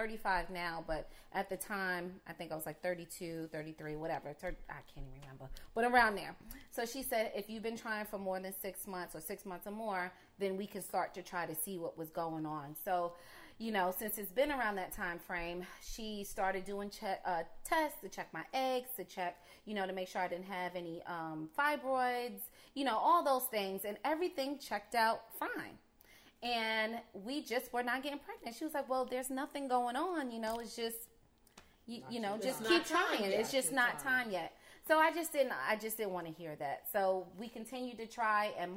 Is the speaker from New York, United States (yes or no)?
yes; New York, United States; now in Georgia, United States; like my friends in Georgia, we grew up in New York and we all moved down here.